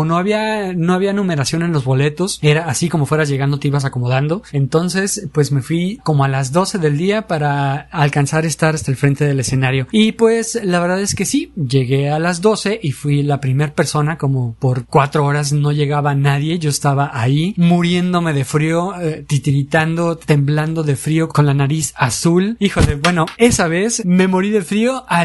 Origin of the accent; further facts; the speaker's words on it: Guadalajara, Jalisco, Mexico; saben que soy de Guadalajara.